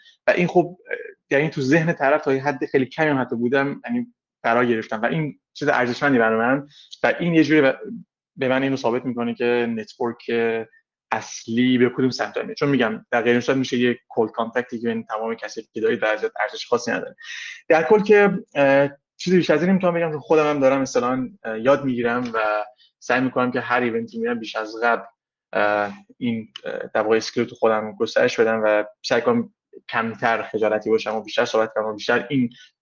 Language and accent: Persian; Iran; ما شاید ما بچه‌ای که از ایران میام